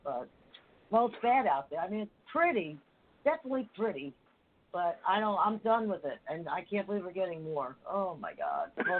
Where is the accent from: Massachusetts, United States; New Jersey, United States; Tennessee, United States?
New Jersey, United States; Harrison; and from where I grew up in Harrison, New Jersey.